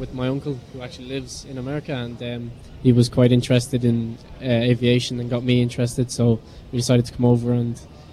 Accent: Ireland; I'm from Ireland.

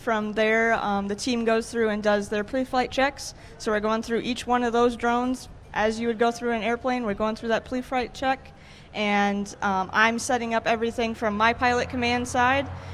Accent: Michigan, United States; We're from Michigan, and I'm also from Michigan.

